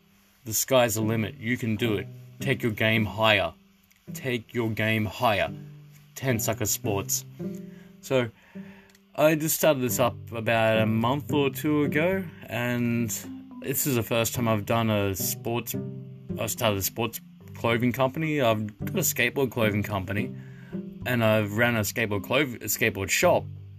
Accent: Australia; now in Japan; because I live in Japan. I'm not Japanese, I'm Australian, but my wife's Japanese

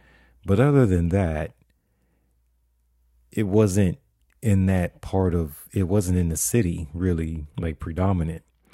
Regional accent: Fort Lauderdale, Florida, United States; I grew up in Fort Lauderdale, Florida, which is about 25 miles north of Miami.

